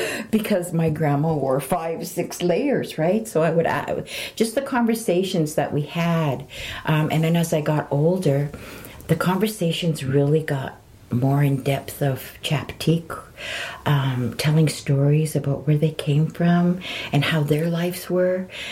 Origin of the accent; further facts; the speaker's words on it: Penticton, British Columbia, Canada; I was raised on the Penticton Indian Reserve. I came to Penticton in 1966. My grandmother brought my brother and I here.